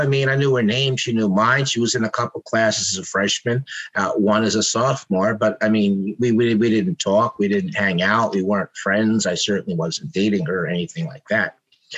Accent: Peekskill, New York, United States; whereas I was from Peekskill in Westchester County.

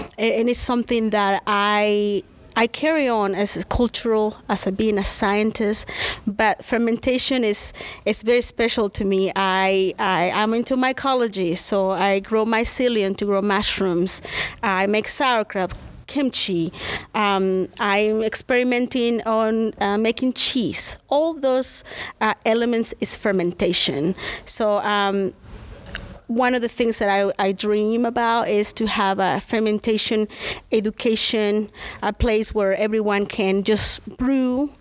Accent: southern Mexico, Mexico; English is a second language; now in United States; So yes, I'm originally from Mexico, in the south part of Mexico.

